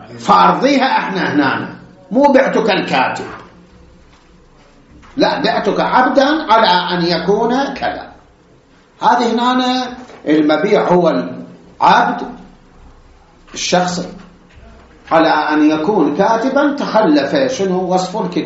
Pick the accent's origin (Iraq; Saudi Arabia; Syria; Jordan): Iraq; كان عندنا بالعراق